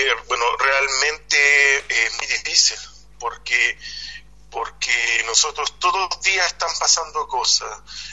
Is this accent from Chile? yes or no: yes; Chile; nosotros tuvimos como chilenos soportarlas por décadas